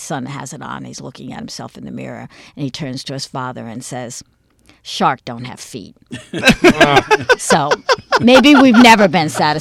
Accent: The Colony, Texas, United States; I loved Halloween. I grew up in Colony

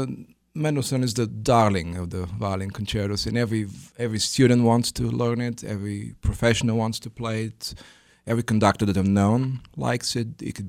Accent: Little Rock, Arkansas, United States; I've never performed in my hometown now, Little Rock.

